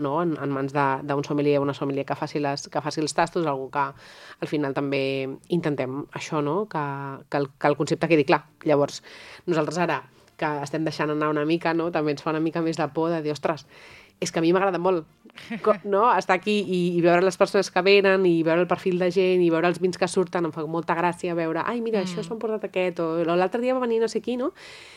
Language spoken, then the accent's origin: Catalan; Tarragona, Catalonia, Spain; Jo soc de Tarragona ciutat